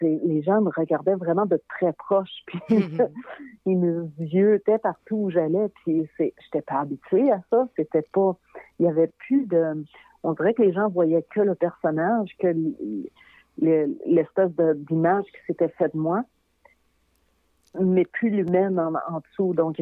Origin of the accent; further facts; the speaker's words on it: Matane, Quebec, Canada; Tu sais, je venais de Matane, c'était très difficile pour moi d'accepter puis de me sentir à l'aise dans cette situation-là.